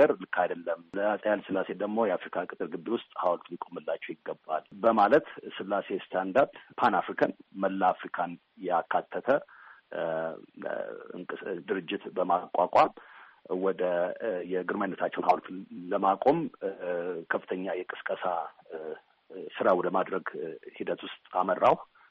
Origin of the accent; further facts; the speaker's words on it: United States; እኔ አሜሪካን ሀገር ነው ተወልጄ ያደግኩት። እዛ ተወልጄ ባድግም በቤተሰቦቼ ምክንያት የኢትዮጵያን ታሪክና ባህል እንዳከብር ለማክበር ችያለሁኝ፣